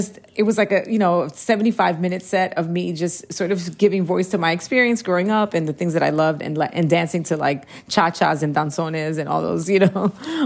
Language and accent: English; Puerto Rico; my father's Black American, my mom is Puerto Rican, and I grew up in Puerto Rico for about 6 years in the formative years. So when I was 9 to 15, so I know, I speak the language.